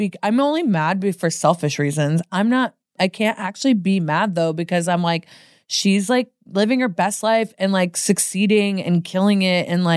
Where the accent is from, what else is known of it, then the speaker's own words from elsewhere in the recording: Portland, Oregon, United States; now in Los Angeles, United States; because I'm from Portland. Mm-hmm. So like I know a lot of people. Like Portland's kind of like a small big city